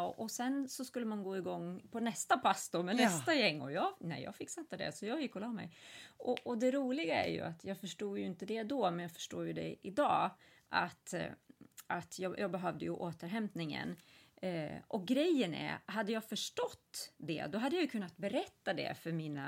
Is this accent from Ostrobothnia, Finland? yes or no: no; Åland, Finland; Jag kommer själv från Åland så jag har åkt de här färjorna fram och tillbaka